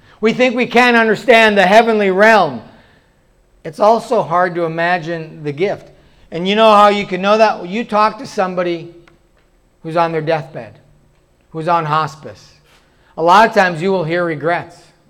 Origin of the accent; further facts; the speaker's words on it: North Dakota, United States; many of us growing up here in Kansas, I grew up in North Dakota